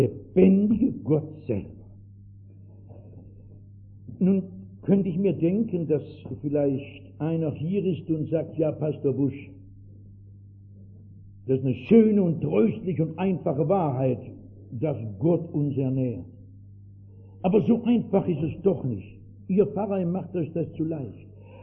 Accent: East Germany, Germany; Und ich komme aus der DDR, wo die Kinder in der Schule schon gesagt kriegen, das letzte Produkt aller ihrer Weisheit wäre, dass dieser Gott gar nicht existiert.

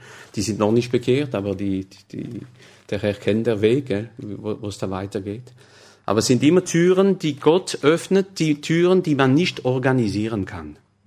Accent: Grand Est, France; Denn ich wollte nicht als Elsässer eine elsassische Gemeinde in den Vogesen gründen.

